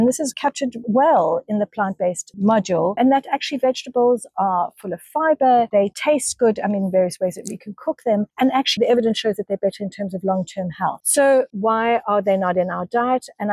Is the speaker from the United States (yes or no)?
no; South Africa; English is a second language; moved away; you can hear from my accent, I grew up in South Africa where we didn't have an NHS.